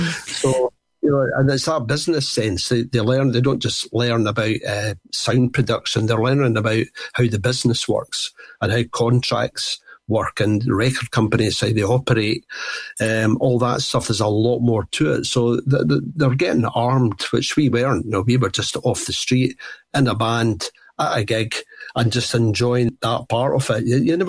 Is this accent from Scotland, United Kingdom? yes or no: yes; Edinburgh, Scotland, United Kingdom; And you know, Edinburgh is my hometown.